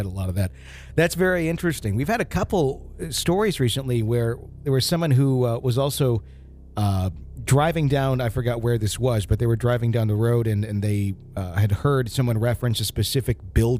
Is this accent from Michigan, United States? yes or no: no; Birmingham, Alabama, United States; I'm from the Birmingham area and moved to this apartment complex in an English village in mid-August of this year.